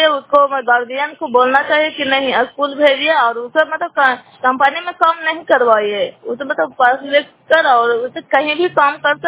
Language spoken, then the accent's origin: Hindi; Nagarnausa, Bihar, India; नालंदा जिला नगनोसा ब्लॉक की निवासी हूँ